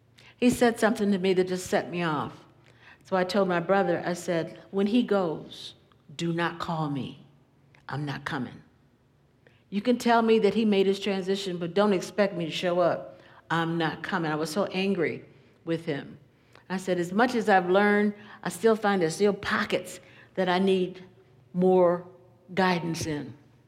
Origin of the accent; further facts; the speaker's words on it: Louisville, Kentucky, United States; On a trip back to my hometown of Louisville, Kentucky one summer, I made up my mind to have a conversation with my father